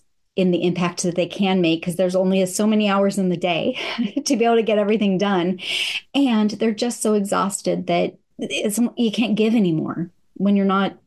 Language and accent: English; San Diego, California, United States; also born or lived in San Francisco; So I am currently living in North Carolina, but I grew up in California, San Diego and San Francisco.